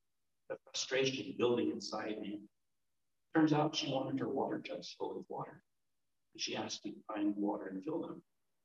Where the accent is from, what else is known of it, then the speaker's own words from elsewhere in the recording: Corrales, New Mexico, United States; I grew up and lived in Corrales at the time.